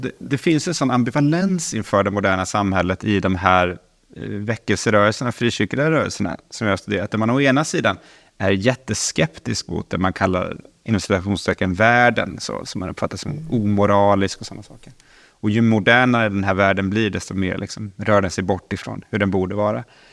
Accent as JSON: {"language": "Swedish", "town": "Linköping", "region": "Östergötland", "country": "Sweden", "tie": "born or raised there", "said": "Jag är född och uppvuxen i Linköping. Där jag också har återvänt, lite återvänt efter ett antal års studier i olika städer och länder. Och bor här med min familj"}